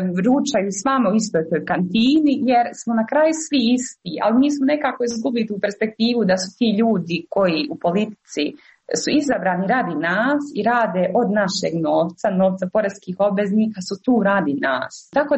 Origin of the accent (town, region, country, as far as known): Mostar, Federation of Bosnia and Herzegovina, Bosnia & Herzegovina